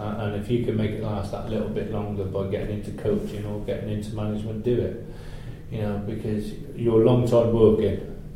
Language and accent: English; Gloucester, South West England, United Kingdom; it goes back down to it's my hometown. You know, I'm a Gloucester boy through and through.